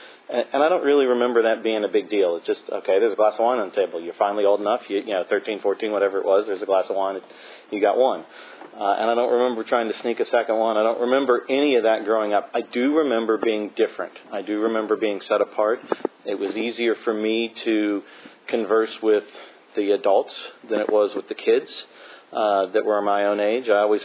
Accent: Winchester, Virginia, United States; moved away as an adult; I grew up in Winchester, Virginia, right at the top of the state. Still not really a great big cosmopolitan place.

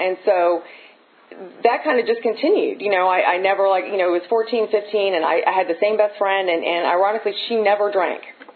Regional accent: Burke, Virginia, United States; I grew up in Northern Virginia, in Burke, not too terribly far from here

